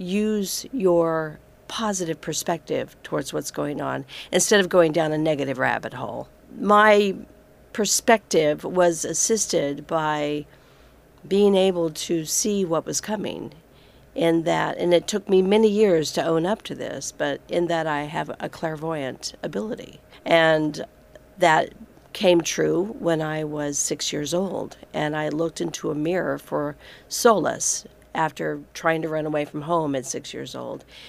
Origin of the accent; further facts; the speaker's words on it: Tuscaloosa, Alabama, United States; also born or lived in Georgia; but I grew up in Tuscaloosa, Alabama, and in southern Georgia during the 60s.